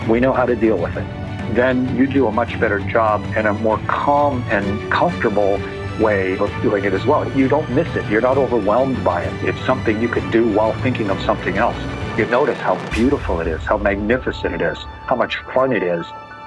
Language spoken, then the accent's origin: English; Canada; I was the top test pilot in the U.S. Navy as a Canadian.